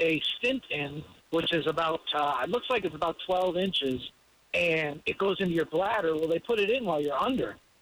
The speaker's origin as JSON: {"language": "English", "town": "Fort Myers", "region": "Florida", "country": "United States", "said": "I'm from Fort Myers, Florida."}